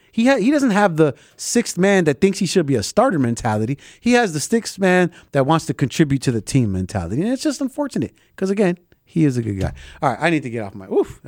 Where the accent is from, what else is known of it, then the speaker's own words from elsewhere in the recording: Chicago, Illinois, United States; as a Chicagoan, you immediately, one, the name that immediately pops up